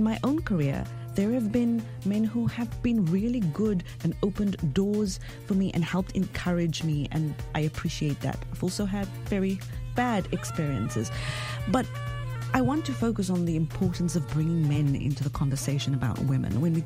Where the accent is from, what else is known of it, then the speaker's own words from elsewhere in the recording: South Africa; I am from South Africa. I grew up in a rough neighborhood, a lot of poverty. I grew up poor.